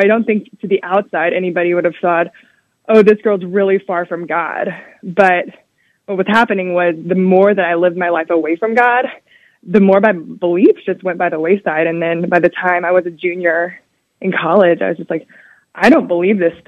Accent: Louisiana, United States; it just so happened that in Florida, the priest was from my hometown in Louisiana.

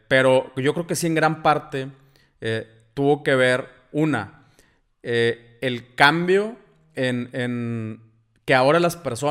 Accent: Ciudad Victoria, Tamaulipas, Mexico; now in Monterrey, Mexico; Yo vivo en Monterrey, pero soy de Ciudad Victoria, Tamaulipas. O sea, lugares donde nos queda muy cerca la frontera.

